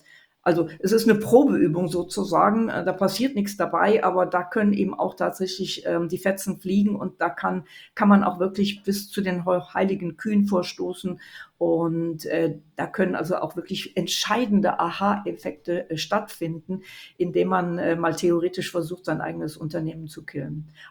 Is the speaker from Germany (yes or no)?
yes; Munich, Bavaria, Germany; wir haben leider hier in Deutschland, in München, ich komme ja aus München, wir haben leider nicht viel Schnee.